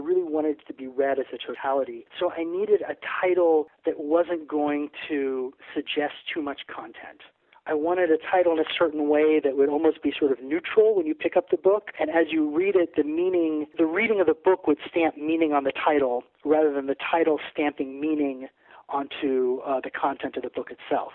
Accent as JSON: {"language": "English", "region": "New Jersey", "country": "United States", "tie": "born or raised there", "said": "where I grew up in New Jersey part of the time, there was these stories of this amusement park that had been abandoned"}